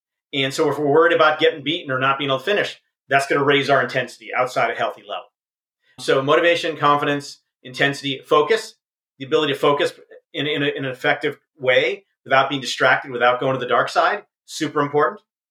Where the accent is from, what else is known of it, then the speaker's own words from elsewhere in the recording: Connecticut, United States; also born or lived in Vermont; So, I grew up in Connecticut and Vermont, and my parents were skiers.